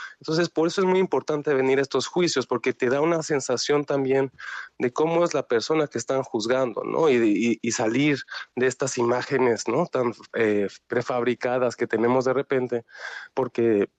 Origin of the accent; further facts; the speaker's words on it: Mexico; para los reporteros que venimos de México